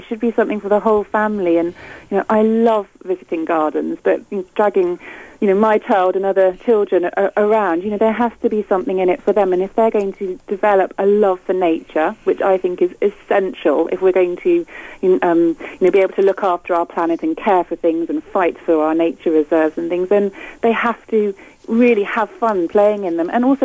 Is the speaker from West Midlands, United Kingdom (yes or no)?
no; South West England, United Kingdom; I think I grew up in Somerset and had a really idyllic childhood